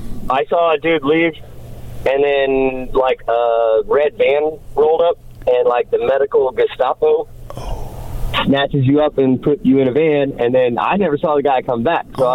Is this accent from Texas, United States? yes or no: no; Oklahoma, United States; also born or lived in South Carolina; I'm originally from the Chickasaw Reservation in Oklahoma.